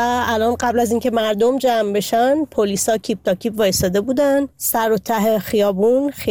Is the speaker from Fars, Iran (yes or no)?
yes; Shiraz, Fars, Iran; من از شیراز هستم